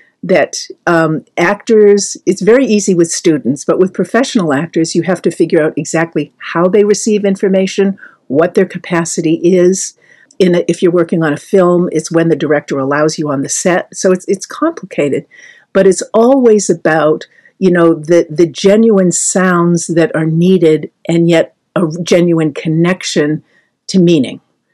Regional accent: Boston, Massachusetts, United States; I mean, I'm from Boston, and when I went to the theater to look at the film, it's like people were laughing when they heard the accent

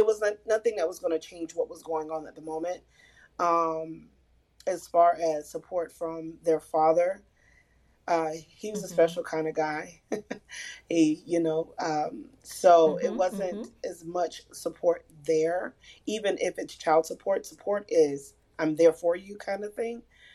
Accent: Waldsboro, South Carolina, United States; So I would be able to drive down to my hometown where my grandmother is at, represent South Carolina, Waldsboro.

